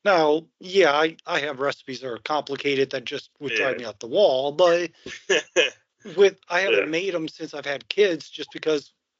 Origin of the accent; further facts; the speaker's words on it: Midwest, United States; So I come from the Midwest, so we're all pork, chicken, and beef.